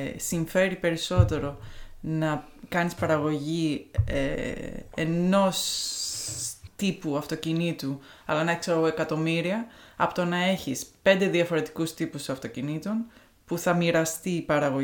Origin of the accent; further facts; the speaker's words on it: Santorini, South Aegean, Greece; also born or lived in Syros; είμαι από τη Σαντορίνη, αλλά δεν έχω γεννηθεί εκεί.